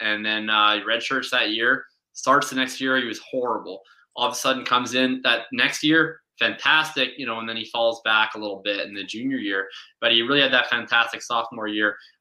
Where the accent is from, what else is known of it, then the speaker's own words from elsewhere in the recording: Winnipeg, Manitoba, Canada; I'm from Winnipeg. I'm a Blue Bombers fan.